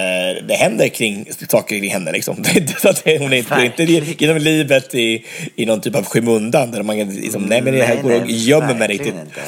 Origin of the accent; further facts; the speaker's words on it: Sweden; vi såg alltså den här nya filmen igår på bio hemma i Sverige